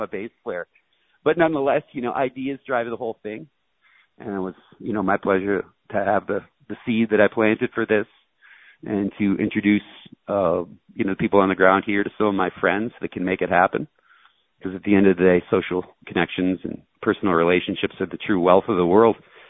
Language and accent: English; Escanaba, Michigan, United States; you got to remember where you're from, and I was born in Escanaba, Michigan. I'll always be from here.